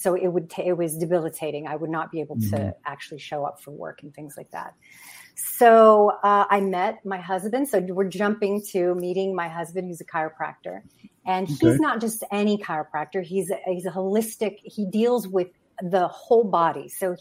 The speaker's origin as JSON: {"language": "English", "region": "New Mexico", "country": "United States", "also_born_or_lived": "El Paso, Texas", "said": "And I was born in El Paso, Texas on accident, but I gladly claim to be partly Texan. And, but we're from New Mexico."}